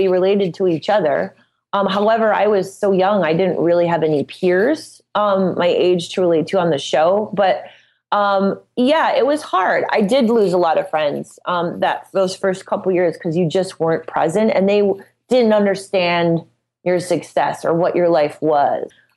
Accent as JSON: {"language": "English", "region": "Midwest", "country": "United States", "said": "you know, I'm from the Midwest, so I'm just kind of no bullshit about everything."}